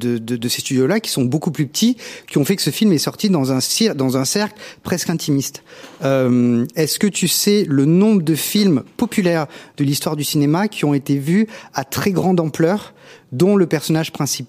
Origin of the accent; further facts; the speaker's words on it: Tahiti, French Polynesia; now in France; j'ai été en Polynésie, j'ai grandi à Tahiti